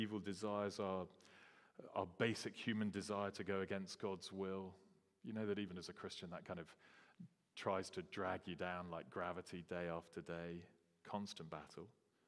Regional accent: England, United Kingdom; So people would label me as white and as English and as reasonably educated and as a middle class, whatever.

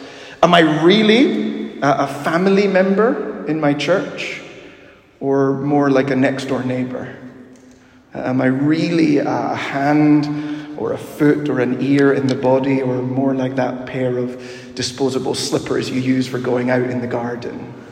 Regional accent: Peru; I grew up in Peru, so I instinctively think of the Pope in Rome.

